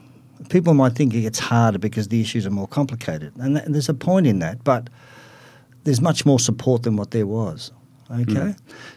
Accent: South Melbourne, Victoria, Australia; I was brought up in Dorcas Street, South Melbourne.

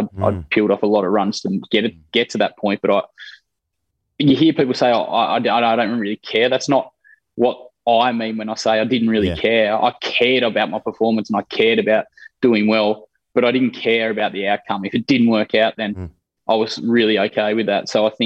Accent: Australia; as an Australian public

